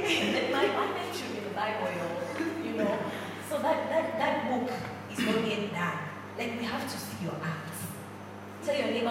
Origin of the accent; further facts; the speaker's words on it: Dar es Salaam, Tanzania; And I come from Dar es Salaam.